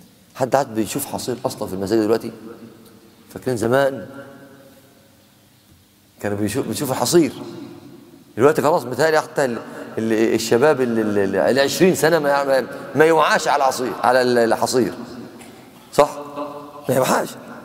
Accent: Egypt; بتعبرنا كمصريين

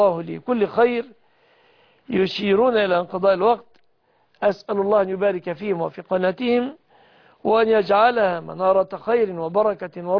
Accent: Egypt; بلادنا مصر

